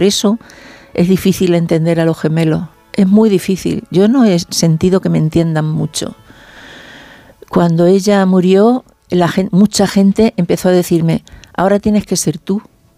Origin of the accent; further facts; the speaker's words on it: Zafra, Extremadura, Spain; born there; Claro, nacimos en Zafra.